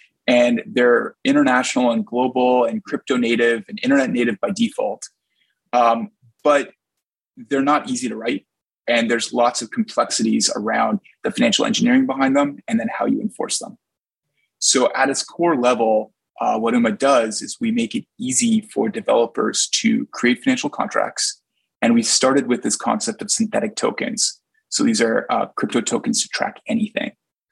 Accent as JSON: {"language": "English", "town": "Edmonton", "region": "Alberta", "country": "Canada", "tie": "born there", "said": "Parents in Toronto and Vancouver, one each. And I was born in Edmonton in the middle."}